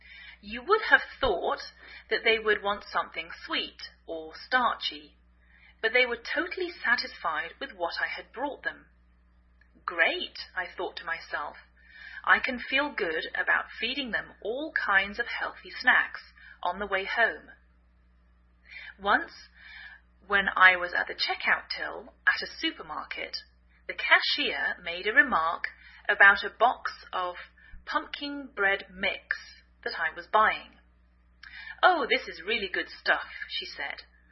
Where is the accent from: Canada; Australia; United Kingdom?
United Kingdom; England; now in United States